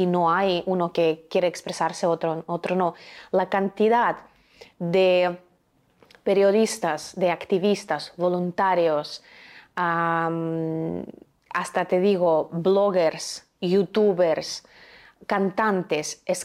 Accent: Ukraine; Yo soy ucraniana y me educaron así

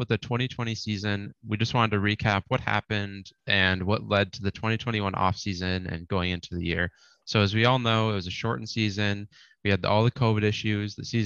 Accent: Syracuse, New York, United States; As a background for me, I grew up in Syracuse, New York, and have been a Yankees fan for as long as I knew the ins and outs of baseball.

